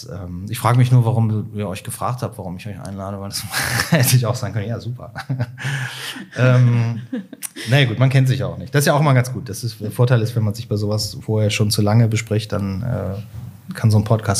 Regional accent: Cologne, North Rhine-Westphalia, Germany; Das ist in Köln, ich bin Kölner

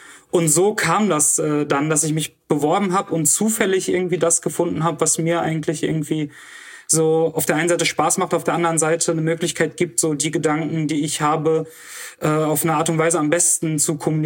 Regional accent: Oberhausen, North Rhine-Westphalia, Germany; Ich bin dann in Oberhausen groß geworden, zur Schule gegangen.

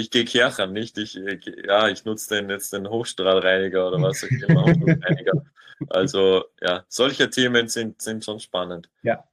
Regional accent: Austria; ich bin Österreicher

